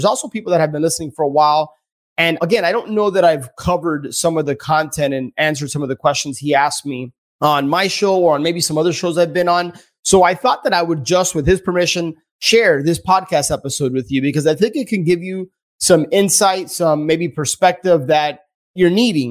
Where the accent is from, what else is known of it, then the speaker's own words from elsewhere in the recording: Miami, Florida, United States; But born and raised in Miami, my parents are from Cuba.